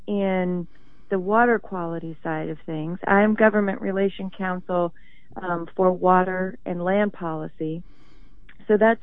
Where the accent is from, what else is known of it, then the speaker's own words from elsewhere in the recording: Creston, Iowa, United States; Yes, I personally am. I grew up in Creston, Iowa, southwest Iowa.